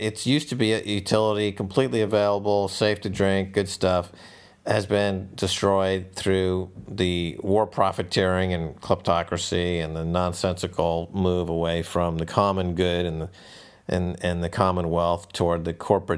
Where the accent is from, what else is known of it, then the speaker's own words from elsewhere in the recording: Larchmont, New York, United States; born there; We moved to Larchmont before I was born from New York City.